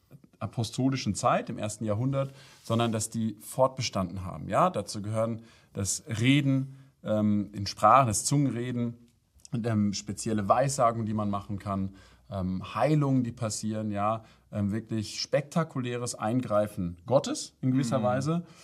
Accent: Germany; Also wir kommen aus Deutschland. In Deutschland ist man eher geprägt so zum Nüchternen eher.

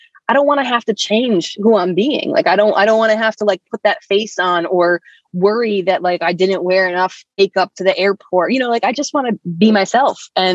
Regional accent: Connecticut, United States; I am from Connecticut. UConn women's basketball is like our professional sports league.

